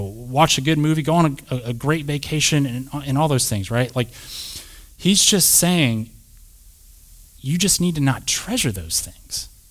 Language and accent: English; Plainview, Texas, United States; And y'all, I grew up in West Texas, a little town called Plainview. So, I mean, cotton producing is what we do.